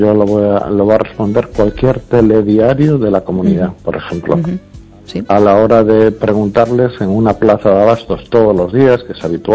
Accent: Spain; de donde yo vengo, de otra zona de España

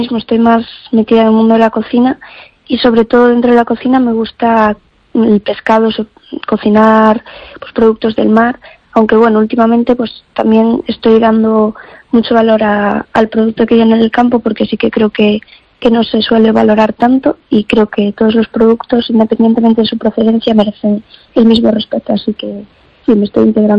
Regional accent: Ponteceso, Galicia, Spain; cuando era pequeña le pedí al alcalde de mi pueblo que nos pusiera clases de cocina para los niños

